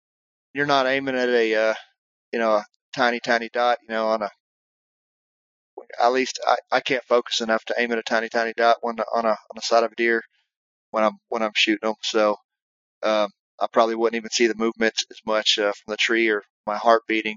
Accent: Texas, United States; you know, growing up in Texas, I don't have to hunt out of a tree and I haven't hunted out of a tree.

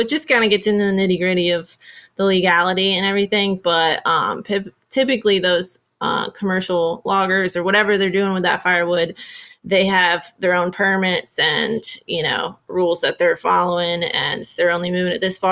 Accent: Pennsylvania, United States; I'm from Pennsylvania.

